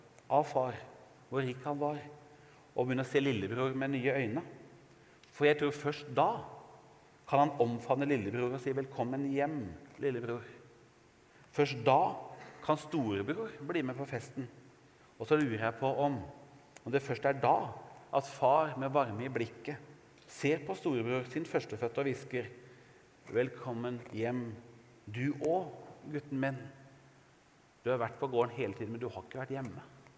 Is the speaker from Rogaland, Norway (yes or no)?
no; Hamar, Innlandet, Norway; jeg vokste jo opp med, i Brumdalen Hamar